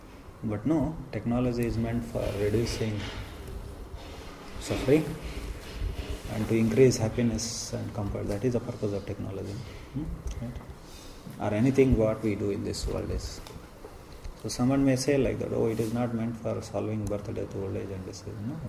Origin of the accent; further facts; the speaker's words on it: India; And they were cursing because I am from India.